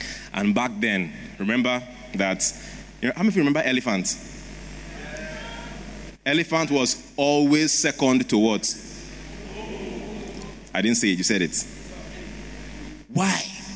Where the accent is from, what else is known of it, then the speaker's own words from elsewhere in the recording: Lagos, Nigeria; we grew up in Lagos, Surulere, that time